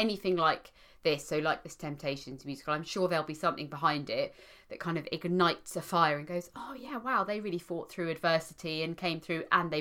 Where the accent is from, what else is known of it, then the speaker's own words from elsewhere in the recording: South East England, United Kingdom; But I didn't because I'm polite. I'm from Surrey.